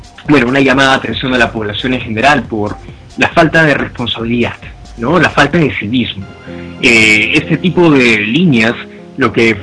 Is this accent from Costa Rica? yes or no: no; Peru; como peruanos tenemos que ir fomentando.